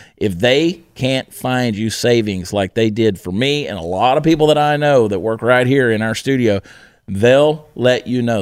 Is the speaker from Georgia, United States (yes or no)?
yes; Georgia, United States; I grew up in Georgia, and I've never known a Klan member.